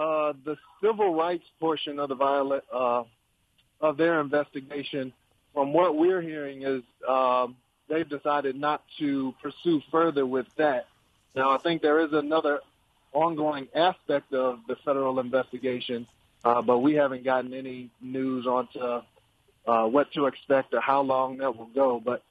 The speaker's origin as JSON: {"language": "English", "region": "Missouri", "country": "United States", "tie": "born or raised there", "said": "I grew up right outside of Ferguson, but I have family there."}